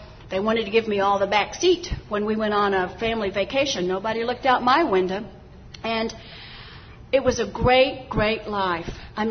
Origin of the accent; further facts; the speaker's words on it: Texas, United States; Now, I grew up in West Texas, pre-desert, kind of like this, but actually not as, it's a lot more flat. It's like totally flat.